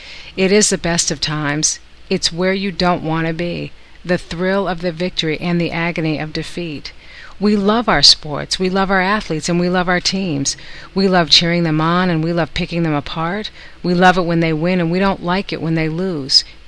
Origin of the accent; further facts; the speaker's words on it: Madison, Wisconsin, United States; I grew up in Madison, Wisconsin, where winter and winter sports is a way of life